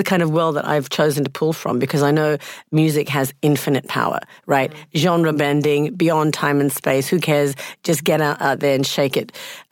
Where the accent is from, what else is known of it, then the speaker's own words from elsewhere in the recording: Tamil Nadu, India; born there; I was born in South India, so I come from Tamil Nadu. And so there's a certain vibration and a frequency, I think, that sort of permeates where you are born. And so I'm born in a place of India that is full of ancient mystics and yogis